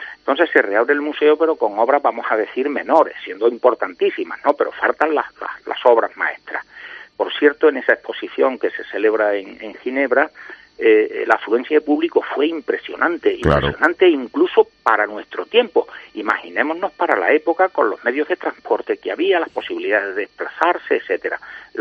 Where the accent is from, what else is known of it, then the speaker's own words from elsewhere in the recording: Spain; con lo iconoclastas que somos los españoles